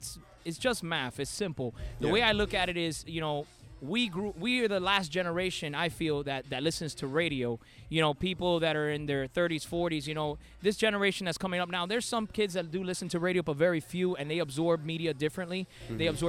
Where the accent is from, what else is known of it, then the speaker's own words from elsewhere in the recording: Miami, Florida, United States; I love this city. I'm born and raised in Miami-Dade. I love Dade County